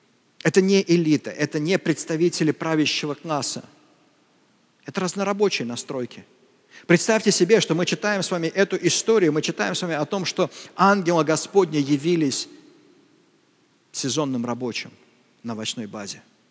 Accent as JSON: {"language": "Russian", "region": "Moscow", "country": "Russia", "said": "мы москвичи, мы живем в этом городе"}